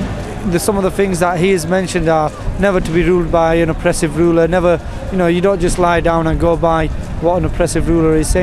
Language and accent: English; Bradford, Yorkshire and the Humber, United Kingdom; I'm from Bradford myself